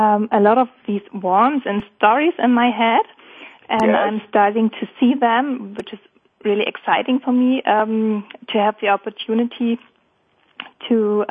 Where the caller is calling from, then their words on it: North Germany, Germany; English is a second language; I'm calling in from the north of Germany.